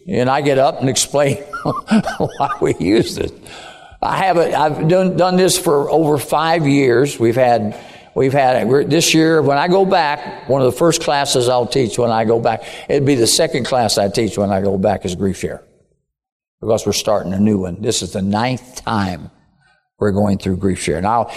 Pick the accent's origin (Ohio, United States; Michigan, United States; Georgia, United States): Ohio, United States; Cincinnati; I grew up around Old Forbes Field and Old Crosley Field down in Cincinnati.